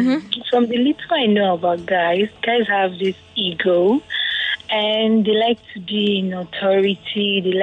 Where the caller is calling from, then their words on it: Lekki, Lagos, Nigeria; Nah. Lekki.